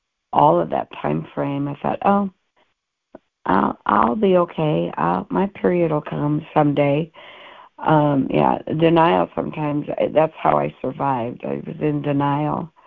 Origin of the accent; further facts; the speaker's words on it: North Dakota, United States; And I grew up in North Dakota. My dad used alcohol, and we did the geographical move.